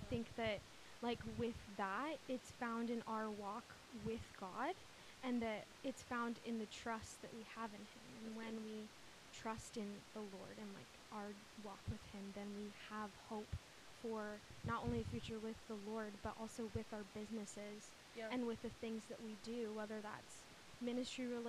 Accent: Portland, Oregon, United States; also born or lived in New York City, United States; So I grew up in Portland, Oregon with my parents, and then we church planted for about 7 to 8 years in New York City, and then we moved back here

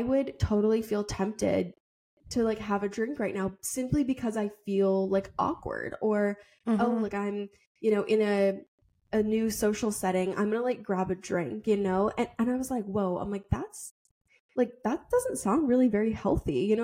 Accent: Massachusetts, United States; like, I'm from Massachusetts and love the Celtics.

